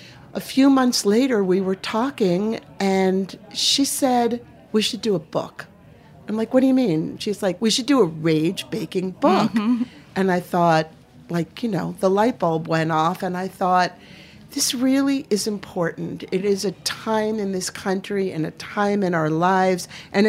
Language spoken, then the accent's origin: English; Maine, United States; One of the coolest things about it, I'm from Maine